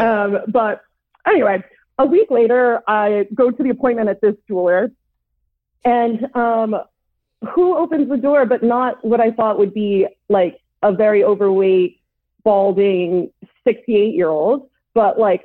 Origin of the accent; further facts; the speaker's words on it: Boston, Massachusetts, United States; moved away as an adult; now in London, United Kingdom; I'm from Boston.